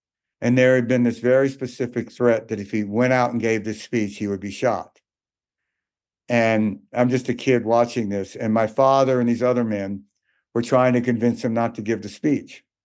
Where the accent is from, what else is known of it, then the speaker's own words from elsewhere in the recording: Mississippi, United States; I grew up in the American South in Mississippi at a time when civil rights was still very much an issue.